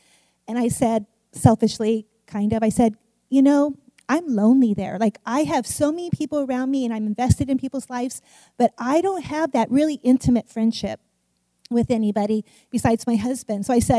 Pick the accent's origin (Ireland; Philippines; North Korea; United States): Philippines; Okay, so you knew I grew up in the Philippines, but I was just a kid growing up.